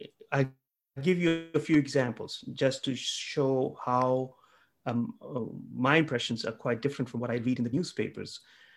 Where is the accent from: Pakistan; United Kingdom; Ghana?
Pakistan; I grew up in Pakistan.